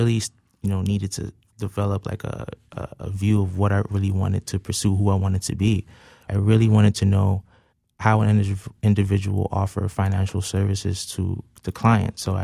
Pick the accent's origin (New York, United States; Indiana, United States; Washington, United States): New York, United States; Brooklyn; I'm from Brooklyn, New York, Canarsie, New York, in particular.